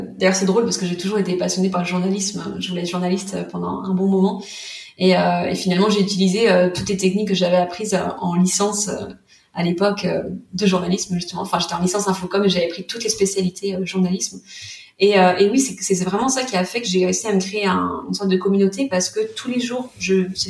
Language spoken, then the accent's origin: French; Pays de la Loire, France; Et je voulais travailler à Nantes. Je venais de Vendée.